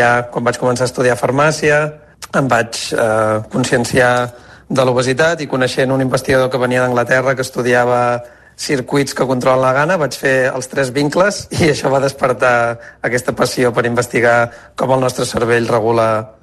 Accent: Lloret de Mar, Catalonia, Spain; Soc nascut de Lloret, vaig estudiar a Girona a l'escola i llavors vaig anar a Barcelona a fer el doctorat.

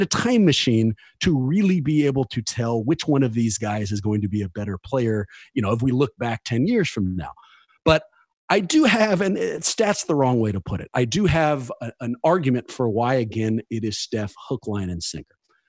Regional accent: Oakland, California, United States; And look, I love Dame. I'm from Oakland. He's my adopted player for this stretch.

